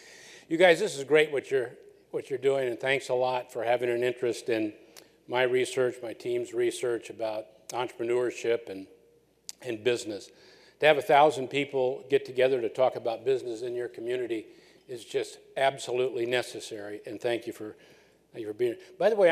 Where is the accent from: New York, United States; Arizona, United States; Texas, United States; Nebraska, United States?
Nebraska, United States; now in Washington, United States; Although I live and work in Washington, I was born and raised in Nebraska. So I'm a Nebraska guy.